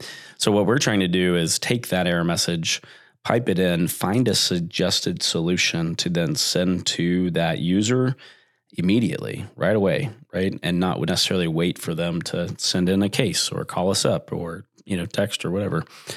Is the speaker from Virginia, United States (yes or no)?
no; Texas, United States; Yeah. I feel like I can do that because I'm Texan or something.